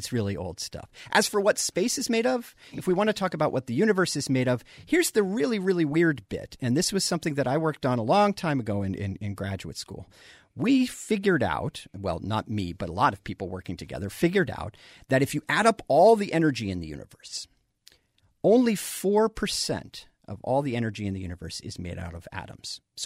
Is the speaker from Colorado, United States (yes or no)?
yes; Colorado, United States; One of the questions came from somebody in Colorado, and I grew up in Colorado.